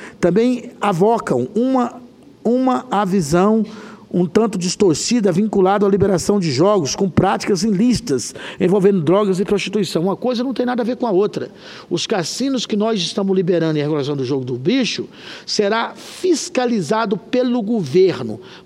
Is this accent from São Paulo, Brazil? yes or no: no; Corumbá de Goiás, Goiás, Brazil; Corumbá, que é exatamente o nome da minha cidade natal aqui do estado de Goiás, se chama Corumbá de Goiás